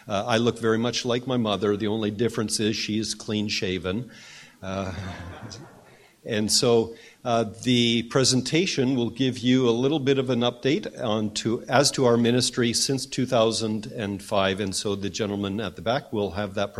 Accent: Edmonton, Alberta, Canada; now in Surrey, Canada; I was born and raised here in Edmonton. I spent most of my childhood living and growing up in the Millwoods area around 91st and Millwoods Road.

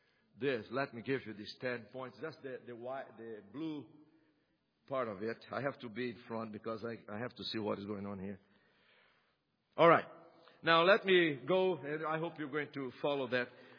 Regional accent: Brazil; Now, I come from Brazil, and you know Brazil, we love soccer.

